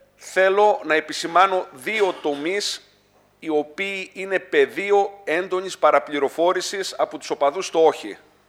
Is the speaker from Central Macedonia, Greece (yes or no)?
yes; Kassandra, Central Macedonia, Greece; Κατάγομαι, ζω, γεννήθηκα και δραστηριοποιούμε στο Δήμο της Κασάνδρας.